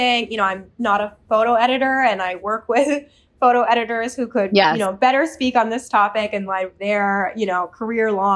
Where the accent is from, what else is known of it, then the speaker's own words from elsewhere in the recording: Berkeley, California, United States; And I think, I mean, growing up, I grew up in Berkeley, so Bay Area, Northern California.